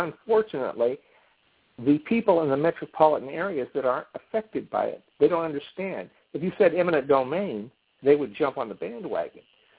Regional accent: California, United States; I'm from California, you know.

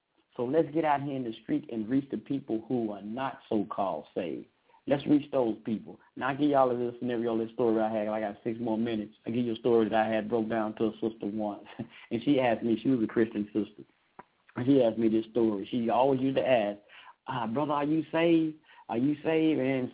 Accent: the South, United States; Y'all, I'm from the South. I'm getting kind of country with it.

